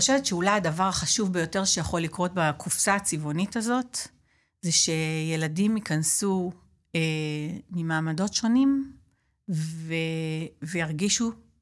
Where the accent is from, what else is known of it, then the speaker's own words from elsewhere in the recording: Beersheba, Southern District, Israel; נולדתי וגדלתי בבאר שבע. למשפחת פועלים, בסך הכל מעמד פועלים.